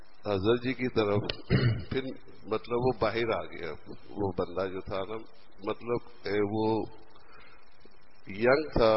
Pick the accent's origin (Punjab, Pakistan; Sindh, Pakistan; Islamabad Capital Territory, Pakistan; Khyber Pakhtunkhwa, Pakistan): Punjab, Pakistan; Lahore; میں ادھر لاہور کا رہنے والا ہوں.